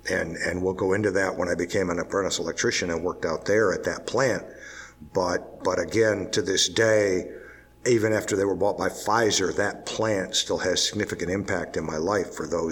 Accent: Kalamazoo, Michigan, United States; born there; If we go back to 1957, and where I was when I was born in Kalamazoo, Michigan.

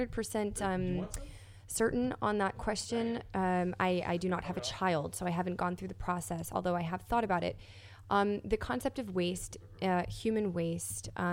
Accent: Florida, United States; I'm from Florida. I grew up on the Gulf Coast in Tampa, Clearwater, St. Pete.

